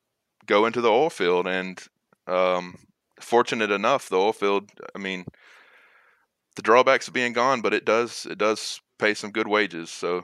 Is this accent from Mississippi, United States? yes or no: yes; Mississippi, United States; But kind of where I'm from South Mississippi, so there's not a whole lot of industry